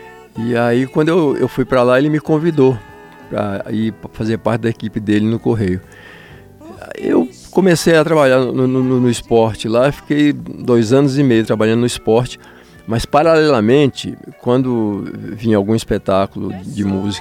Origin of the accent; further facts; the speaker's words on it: Barreiras, Bahia, Brazil; eu nasci no interior da Bahia, em Barreiras, e uma cidade pequena.